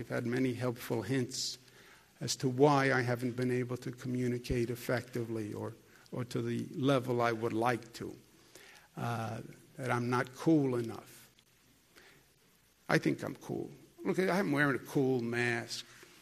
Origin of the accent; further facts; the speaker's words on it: Brooklyn, New York, United States; Even though I'm half from Brooklyn, that doesn't matter when you're from Brooklyn.